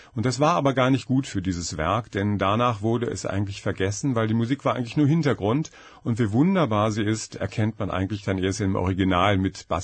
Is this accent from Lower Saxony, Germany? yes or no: no; Bonn, North Rhine-Westphalia, Germany; Ich wohne ja nicht in München, ich bin ja weit gereist. Ich komme aus dem Rheinland, aus Bonn.